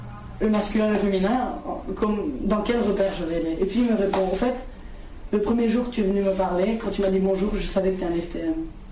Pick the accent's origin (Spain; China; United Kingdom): Spain; Barcelona, Catalonia; French is a second language; j'ai 22 ans, je suis de Barcelone. Et à Barcelone, je travaille en tant que sociologue.